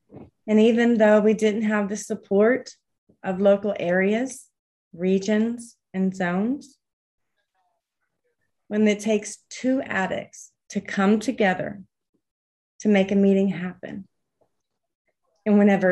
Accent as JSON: {"language": "English", "town": "Houston", "region": "Texas", "country": "United States", "said": "I'd like to start with where I'm from. I'm from Houston, Texas."}